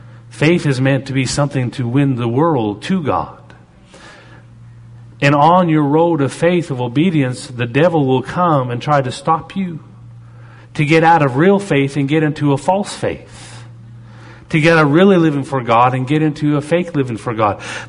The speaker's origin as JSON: {"language": "English", "country": "Canada", "said": "I'm Canadian"}